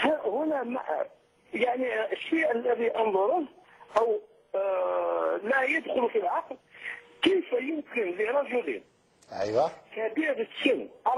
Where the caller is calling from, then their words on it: Algeria; أنا أكلمك من الجزائر.